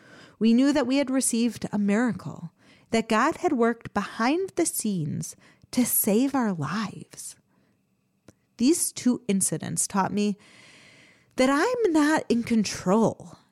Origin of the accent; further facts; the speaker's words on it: Chicago, Illinois, United States; I also found out that a friend who I grew up with in Chicago and who was also there in seminary for the year had been shot in the attack.